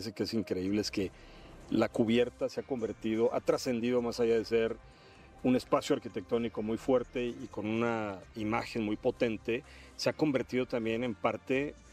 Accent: Mexico; yo soy mexicano, quizá para mí era más sencillo asociarme con la cultura de México

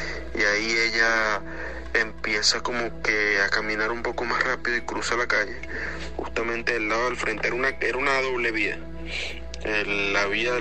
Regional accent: Venezuela; Yo soy venezolano, eso fue en Venezuela.

